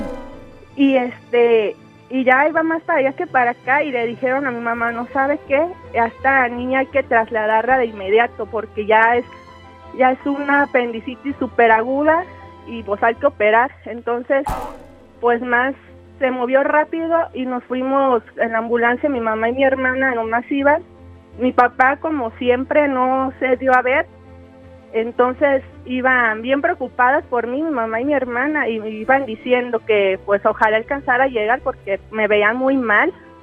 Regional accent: Sahuayo, Michoacán, Mexico; now in Guadalajara, Mexico; De Saguayo, pero ahorita estoy en Guadalajara.

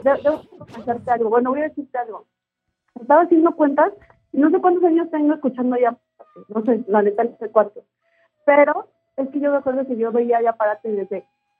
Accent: Guadalajara, Jalisco, Mexico; yo soy de Guadalajara.

